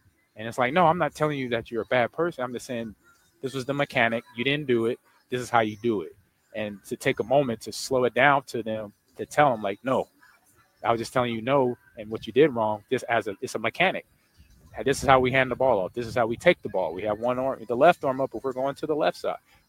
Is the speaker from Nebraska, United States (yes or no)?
yes; Omaha, Nebraska, United States; see these kids, I see me, you know, at the Boys and Girls Club on the north side of Omaha.